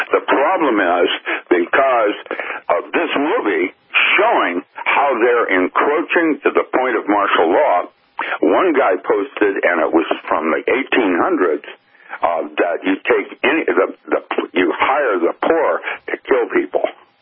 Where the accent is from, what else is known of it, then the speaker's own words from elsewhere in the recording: Seattle, Washington, United States; Was a friend of mine when I grew up in Seattle.